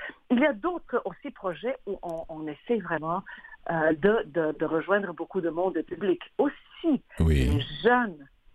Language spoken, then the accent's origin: French; Serbia; French is a second language; moi je viens de la Serbie